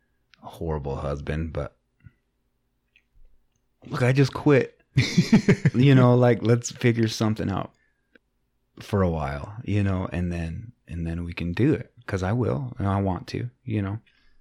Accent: Utah, United States; also born or lived in Montana; I mean, I was born in Montana, but like I didn't, only the first year of my life. So it's not like I remember that shit. So yeah, I was raised in Utah.

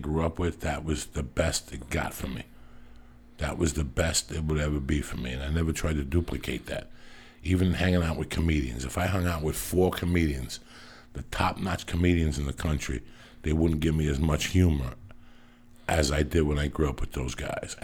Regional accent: North Bergen, New Jersey, United States; In my hometown, North Bergen, there's a, you know, at this point now, there's maybe 4 fucking bars that these young kids could go to.

